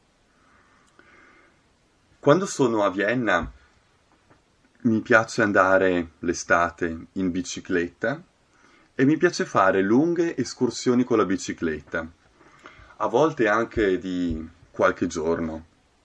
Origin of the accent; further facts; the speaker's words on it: Trento, Trentino-Alto Adige, Italy; A me piace molto la natura, anche perché sono nato a Trento, in Italia, Nord Italia. A casa mia ci sono molte montagne, tra cui le Dolomiti, che sono anche molto famose.